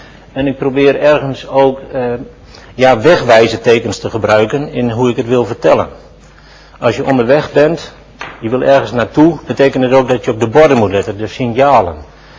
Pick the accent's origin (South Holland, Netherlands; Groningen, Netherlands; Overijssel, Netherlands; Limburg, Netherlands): Groningen, Netherlands; Ik kom uit Groningen, dat is wel eens moeilijk voor om dan gewoon Nederlands te praten, maar ik probeer het vol te houden.